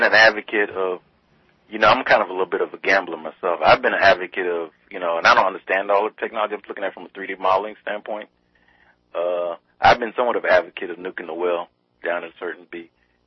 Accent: Florida, United States; Well, I grew up in Florida, and, you know, my father used to take me to spring training for a lot

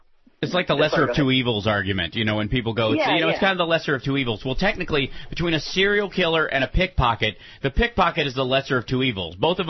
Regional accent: Belgium; It's okay, I'm from Belgium.

